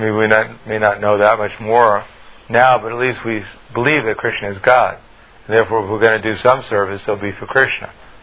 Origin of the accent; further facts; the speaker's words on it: New York, United States; I mean, I grew up in New York, which is not like, you know, the most pious place in the world.